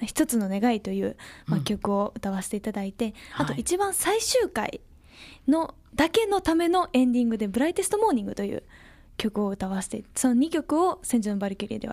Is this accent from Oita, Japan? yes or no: no; Kobe, Hyogo, Japan; はい、神戸で育って